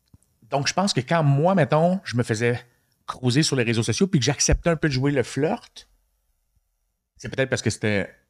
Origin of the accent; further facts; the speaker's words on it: Quebec, Canada; C'est un sport dans lequel on a grandi au Québec, dans le hockey